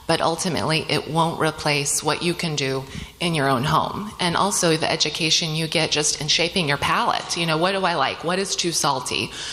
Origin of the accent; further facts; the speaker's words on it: Dallas, Texas, United States; So I'm originally from Dallas, now live in rural East Texas, and we really do live in a food desert out there.